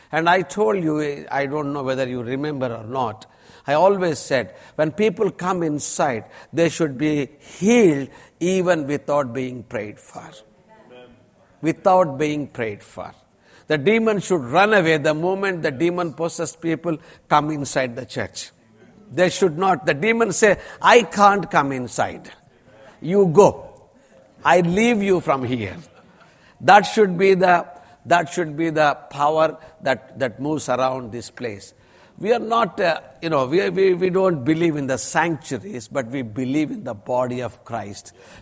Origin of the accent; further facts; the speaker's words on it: India; accent: Indian; English is a second language; When I say these words, I hope you are understanding my accent. God has given me a strong Indian accent.